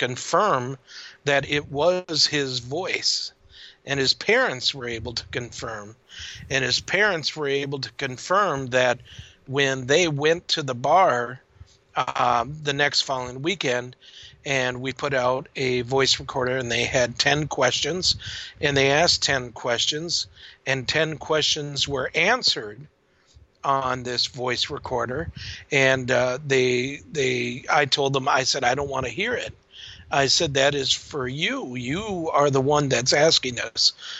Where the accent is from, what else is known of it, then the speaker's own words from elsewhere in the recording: Bemidji, Minnesota, United States; Oh, well, I want 10 points. I'm from Bemidji. Give me a break.